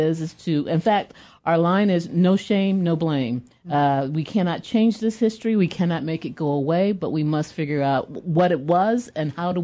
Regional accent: Portsmouth, Virginia, United States; I am from Portsmouth, born and raised in Portsmouth, Virginia, right there on the east coast of Virginia.

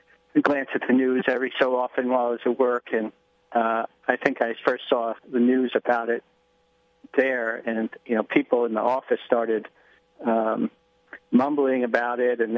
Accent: Staten Island, New York, United States; I grew up in the New York area. I was born on Staten Island.

